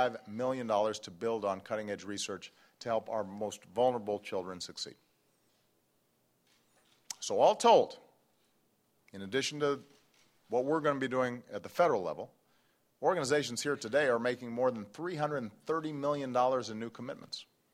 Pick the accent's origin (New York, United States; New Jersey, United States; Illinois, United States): Illinois, United States; Chicago; from rural Virginia to my hometown of Chicago.